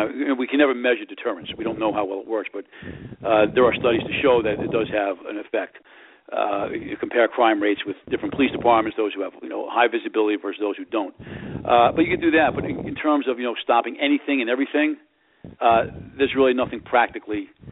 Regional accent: New York, United States; I grew up in New York like you did.

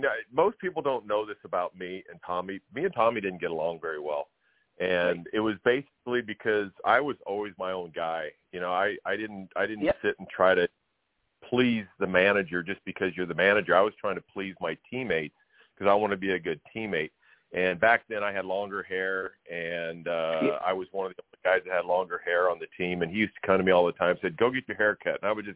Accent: Gearing, Nebraska, United States; I grew up in my hometown of Gearing, Nebraska, small town where everybody's their selves.

